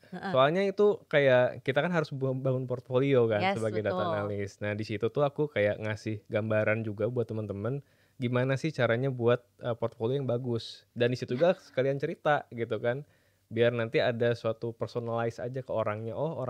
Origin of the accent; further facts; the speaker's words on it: Bandung, West Java, Indonesia; Jadi dulu tuh kita banyak banget teman-temanku yang sesama orang Bandung. Jadi aku juga orang Bandung.